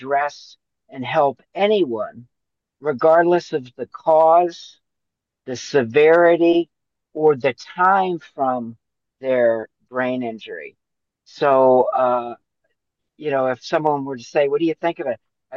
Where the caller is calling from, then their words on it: Omaha, Nebraska, United States; I'm calling from Omaha, Nebraska.